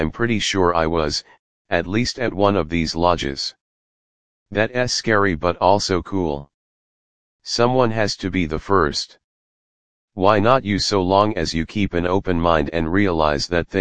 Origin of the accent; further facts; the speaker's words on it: San Francisco, California, United States; felt more welcome and included than I have felt at times in state-of-the-art high-tech buildings in my hometown in San Francisco.